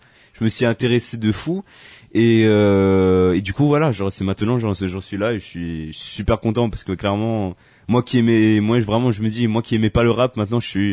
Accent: Corsica, France; même si je suis corse

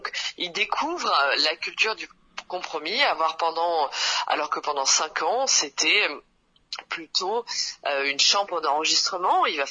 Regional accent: Calvi, Corsica, France; now in Paris, France; toute ma famille vit en Corse, vit en Balagne depuis toujours. Moi, je suis née à Bastia, bien sûr … J'étais au collège à Calvi, au lycée Lérousse, donc je suis très attachée à mes racines corses.

